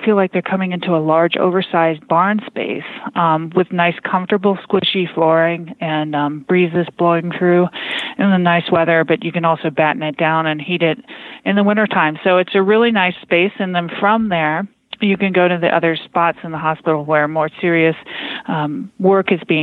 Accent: Boulder, Colorado, United States; So then there was a program that came out in Boulder, Colorado, actually in my hometown, SketchUp, which is now owned by Google.

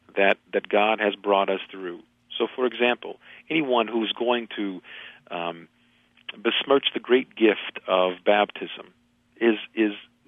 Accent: Kansas, United States; I grew up with cattle in Kansas, so we didn't have a lot of sheep.

